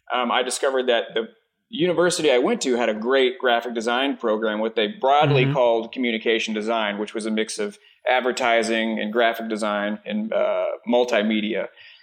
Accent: Texas, United States; Well, born and raised in Texas. So okay. Texan native, 100% through and through.

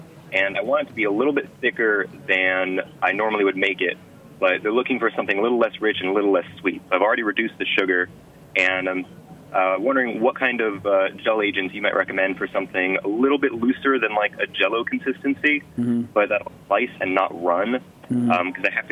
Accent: Charleston, South Carolina, United States; I'm from Charleston, South Carolina.

